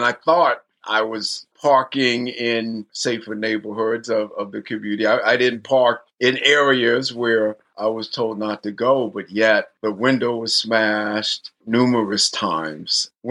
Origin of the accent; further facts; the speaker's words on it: Virginia, United States; also born or lived in Europe / New York; because I grew up in Virginia and then abroad. You know, I lived in Europe for 3 years and then in the suburbs of New York City.